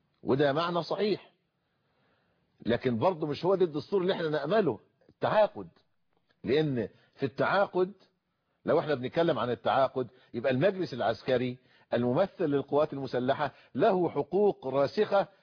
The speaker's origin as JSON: {"language": "Arabic", "country": "Egypt", "said": "احنا عمرنا في مصر يا اخواننا من سنة 23 وما قبلها الى اليوم"}